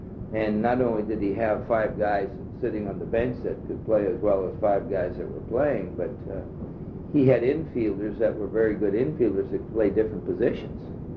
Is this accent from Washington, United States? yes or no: yes; Seattle, Washington, United States; born there; also born or lived in San Francisco; I was born in Seattle, and of course you couldn't play too much in the wintertime because of the rain, and it got a little too chilly. But certainly when I got to high school, and then we moved to San Francisco, I played every day but Monday.